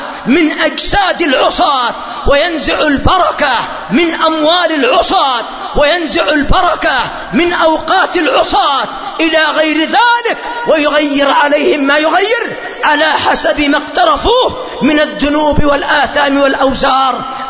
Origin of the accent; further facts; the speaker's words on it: Yemen; هذا المرض قد حصل عندنا في اليمن في بعض المدن،